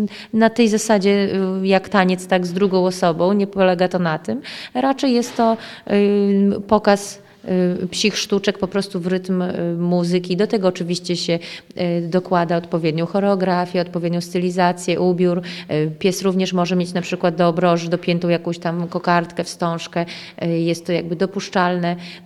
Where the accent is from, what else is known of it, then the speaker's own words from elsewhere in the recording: Białystok, Podlaskie Voivodeship, Poland; jestem z Białegostoku, więc cała Polska do pokonania, żeby to jechać tam na południe